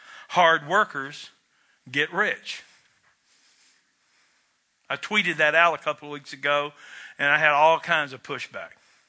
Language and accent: English; United States; I'm a bubba from Barron County.